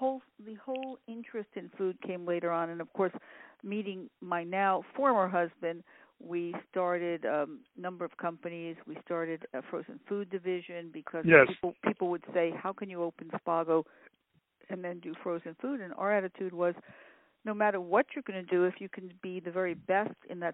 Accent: New York City, New York, United States; now in Los Angeles, United States; I was born in the Bronx, and I lived in Queens.

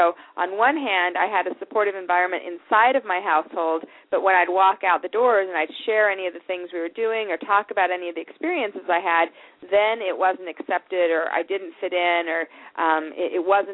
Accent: Salt Lake City, Utah, United States; You know, I was raised in Salt Lake City, Utah, and we were a metaphysical family.

